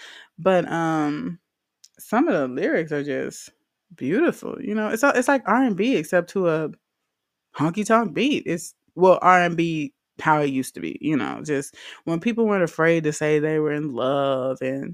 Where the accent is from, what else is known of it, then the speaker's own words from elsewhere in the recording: Louisiana, United States; And I love it because I'm from Louisiana.